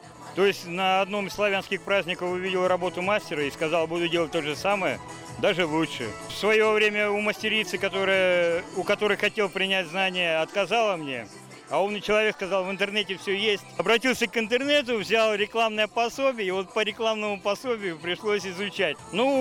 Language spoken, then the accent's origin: Russian; Siberia, Russia; now in Saint Petersburg, Russia; Приехал сюда, с Сибири.